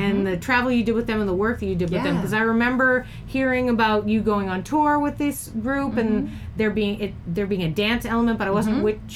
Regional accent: Boston, Massachusetts, United States; I mean, I'm from Boston. Not leaving Boston is kind of everyone else's MO.

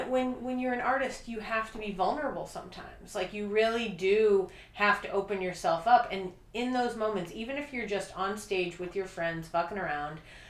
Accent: Boston, Massachusetts, United States; And she's from Boston. I'm from Boston.

